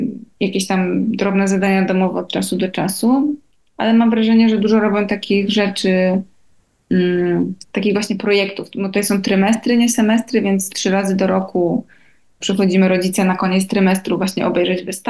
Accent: Tricity, Pomeranian Voivodeship, Poland; now in Spain; Mamy akurat, no my jesteśmy z Trójmiasta, więc mamy bezpośrednie połączenia i z dwóch linii lotniczych

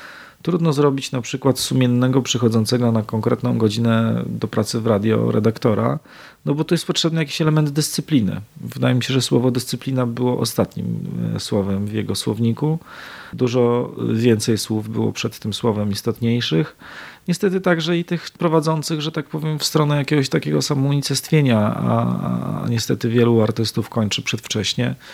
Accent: Płock, Masovian Voivodeship, Poland; moved away as an adult; now in Olsztyn, Poland; przyjechałem do Olsztyna z Płocka rodzinnego na studia w 98 z jedną walizką, jako młody chłopak, niespełna 20-letni

